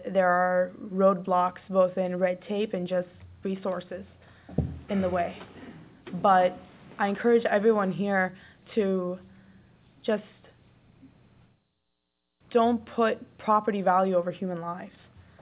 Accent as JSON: {"language": "English", "region": "Michigan", "country": "United States", "lives_now": "Texas, United States", "said": "I'm from Michigan. I came here solely for the ability to help people in their time of need."}